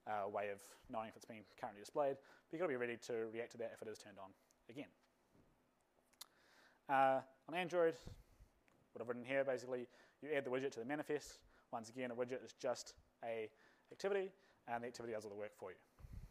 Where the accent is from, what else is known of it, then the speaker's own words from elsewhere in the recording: United States; accent: American; But I really don't want to have to use my American accent to just book a damn flight.